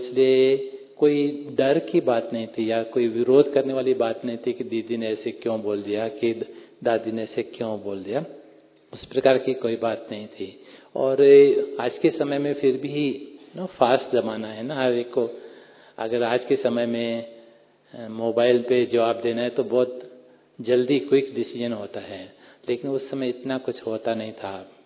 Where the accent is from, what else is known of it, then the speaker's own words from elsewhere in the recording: Ajmer, Rajasthan, India; मान लो मैं जैसे भाई ने बताया कि मैं अजमेर से हूँ